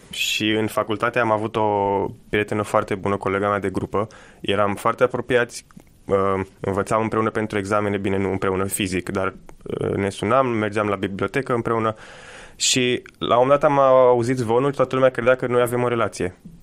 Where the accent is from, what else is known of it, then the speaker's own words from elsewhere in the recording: Romania; moved away as an adult; now in Italy; veneam după 20 și ceva de ani de locuit în România